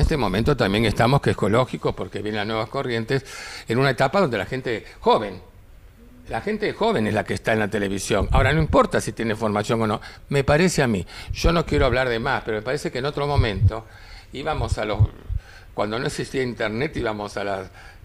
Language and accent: Spanish; Buenos Aires, Argentina; Pero me crié en Barracas, cerca del Parque de Sama.